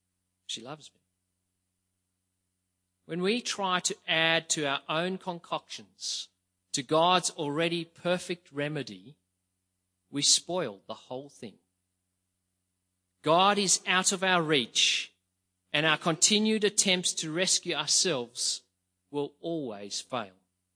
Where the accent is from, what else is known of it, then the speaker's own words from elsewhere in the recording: South Africa; I'm South African